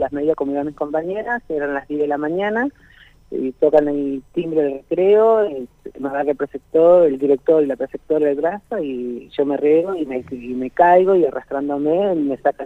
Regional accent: Neuquén, Argentina; yo tengo 36 años, soy nacida y criada acá en Neuquén, capital

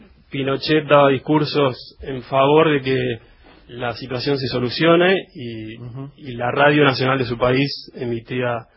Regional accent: Deró, Buenos Aires Province, Argentina; Bueno, yo soy de Deró, provincia de Buenos Aires.

